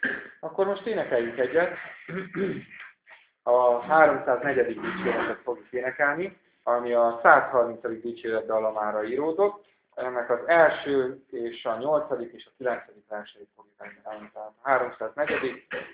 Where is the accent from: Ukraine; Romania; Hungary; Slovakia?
Ukraine; Beregújfalu, Zakarpattia Oblast; Már tudják, hogy Kárpátaljáról származom. Beregújtó községből, Beregszánc mellett van, nem messze